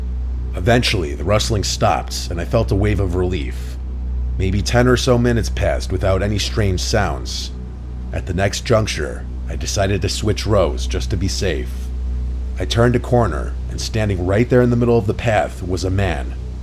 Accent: Nebraska, United States; I grew up in Nebraska, and I used to bike to school every day because my parents were always working.

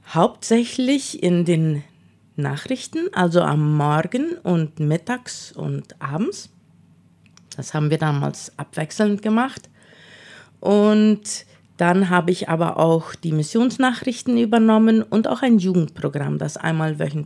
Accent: Friesland, San Pedro, Paraguay; also born or lived in Canada; Also geboren bin ich in Kanada, aber aufgewachsen in Friesland. Und dann in meinen Jugendjahren bin ich nach San Lorenzo gezogen, habe dort 4 Jahre SEMTA gemacht. Und danach war ich in Asunción

